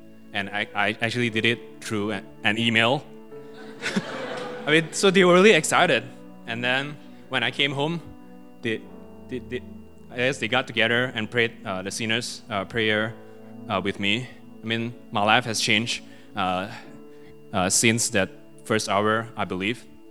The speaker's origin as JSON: {"language": "English", "country": "Malaysia", "accent": "Malaysian", "second_language": "English", "said": "I hope you can understand me and my Malaysian accent."}